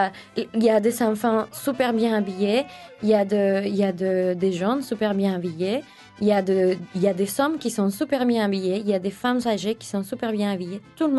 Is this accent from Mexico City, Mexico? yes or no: yes; Mexico City, Mexico; Je viens de Mexico.